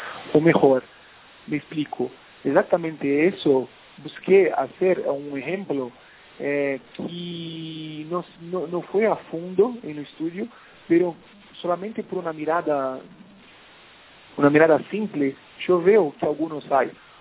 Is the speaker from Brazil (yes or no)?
yes; Brazil; Spanish is a second language; yo soy de Brasil